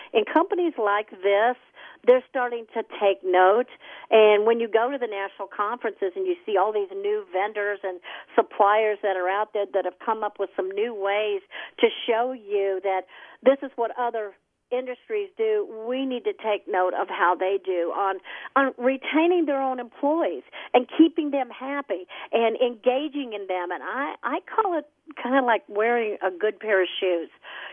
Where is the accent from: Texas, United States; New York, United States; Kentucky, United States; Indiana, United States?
Indiana, United States; I grew up in Indiana and went to the same university that David Letterman went to.